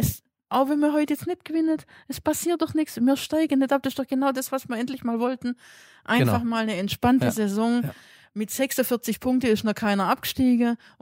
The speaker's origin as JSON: {"language": "German", "town": "Gerlingen", "region": "Baden-Württemberg", "country": "Germany", "tie": "born or raised there", "also_born_or_lived": "Stuttgart", "said": "Genau, wir sind aufgewachsen in Gerlinger."}